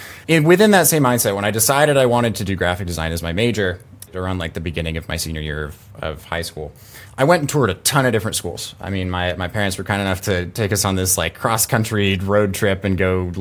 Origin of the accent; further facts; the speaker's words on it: Houston, Texas, United States; And so I am coming from Houston, Texas. I'm going to Raleigh, North Carolina.